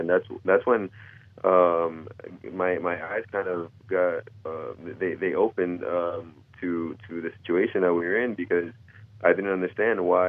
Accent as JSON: {"language": "English", "country": "United States", "said": "I'm as American as they come. I've lived here almost my entire life."}